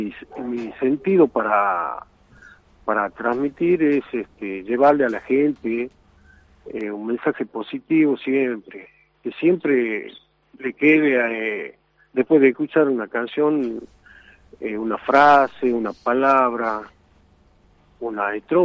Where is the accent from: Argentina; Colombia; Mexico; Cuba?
Argentina; Tucumán; Yo he comenzado con la música acá en mi pueblo